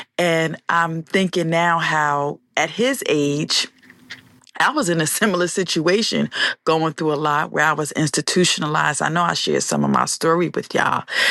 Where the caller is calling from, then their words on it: Newark, New Jersey, United States; Again, I am calling from Newark, New Jersey, where the weather has been beautiful.